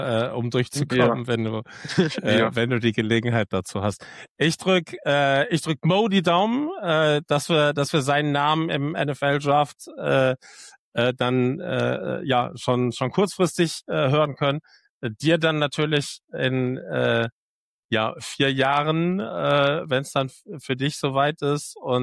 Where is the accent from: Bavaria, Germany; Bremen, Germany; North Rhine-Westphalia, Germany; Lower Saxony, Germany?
North Rhine-Westphalia, Germany; Oberhausen; born there; Ich bin ja gebürtiger Oberhausener